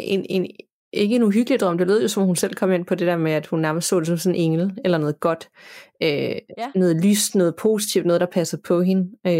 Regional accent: Viborg, Central Denmark Region, Denmark; Jeg er født og opvokset i Viborg i en bydel kaldt Houlkær. Kvarteret er et typisk parcelhuskvarter med mange typehuse

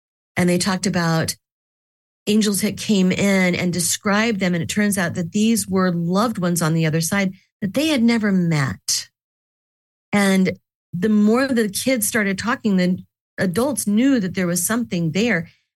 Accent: Joplin, Missouri, United States; That is Joplin, Missouri, my home state.

